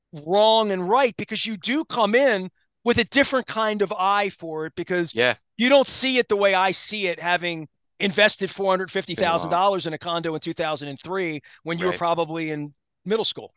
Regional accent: United States; I'll say this just as an American

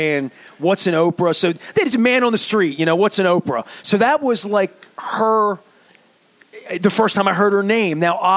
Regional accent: Dundalk, Maryland, United States; So I'm from Dundalk, and the thing about the crab cake thing was that growing up there, and I've said this a million times, grew up poor in Dundalk.

